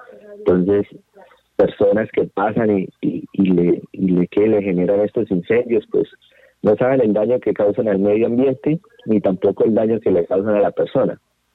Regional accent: Colombia; como conocemos nosotros como colombianos y más como guayarenses

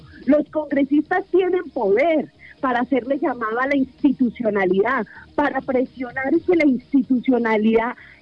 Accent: Colombia; Yo, como colombiana que pago mis impuestos

